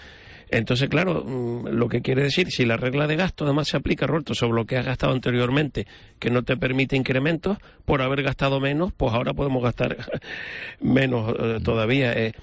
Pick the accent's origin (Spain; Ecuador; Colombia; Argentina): Spain; y después como español, sí que vas a seguir pagando la deuda, como uno más.